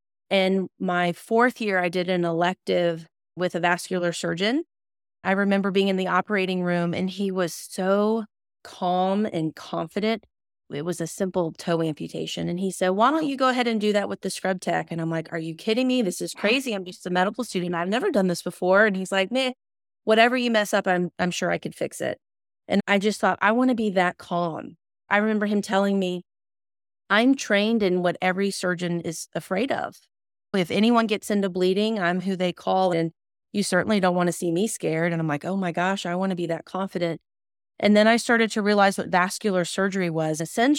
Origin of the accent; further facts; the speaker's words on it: Gulf Breeze, Florida, United States; I was born and raised in Florida, a small little beach town, Gulf Breeze. I lived in the same bedroom my entire 18 years before going to Florida State.